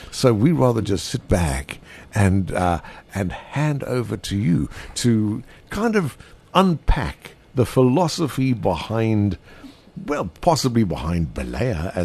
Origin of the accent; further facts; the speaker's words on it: Boksburg, Gauteng, South Africa; You can tell we come from Boksburg, Benoni.